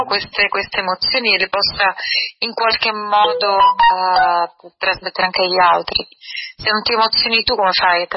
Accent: Sicily, Italy; Assolutamente sì, perché io sono proprio siciliana nell'anima, nel cuore, nel modo di essere

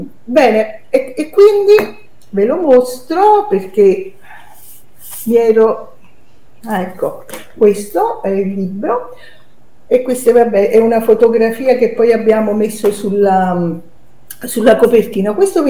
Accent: Frattamaggiore, Campania, Italy; Io sono di Fratta Maggiore, uh-huh. E Fratta Maggiore è la città della canapa

